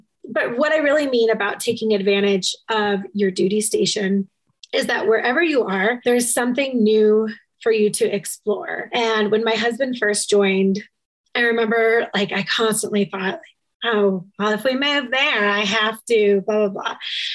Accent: Florida, United States; And, you know, growing up in Florida, I never had that. I didn't even see snow till I was 20 years old.

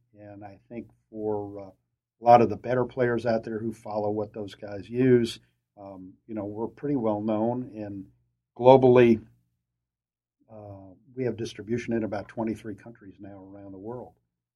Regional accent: New Jersey, United States; But I grew up in New Jersey across from a municipal golf course

